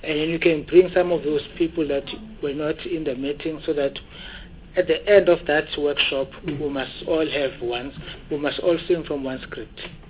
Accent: Watville, Gauteng, South Africa; when I grew up in Watville, it was in the 90s

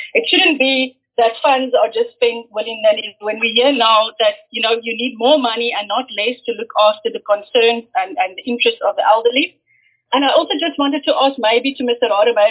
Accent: Paarl, Western Cape, South Africa; I am from Zebuland myself. I went to school in Paarl, and most of my family are from Wellington

